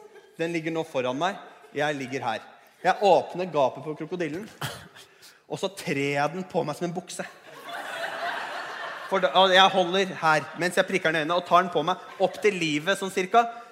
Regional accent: Geilo, Buskerud, Norway; Flå, som i Hallingdal, ikke så langt fra Geilo, der jeg kommer fra.

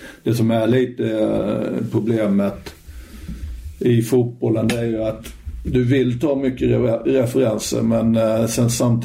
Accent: Småland, Sweden; now in Stockholm, Sweden; jag flyttade upp från Småland och till stora Stockholm och det är både ett annat liv och ett annat sus och brus liksom

